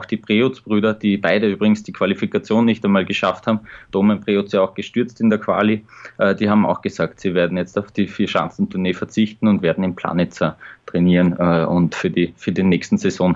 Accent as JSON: {"language": "German", "country": "Austria", "said": "Also als Österreicher kann man da nur neidisch drauf schauen"}